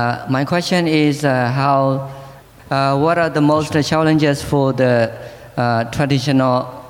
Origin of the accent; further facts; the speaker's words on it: Myanmar; English is a second language; So, first of all, I am from Myanmar.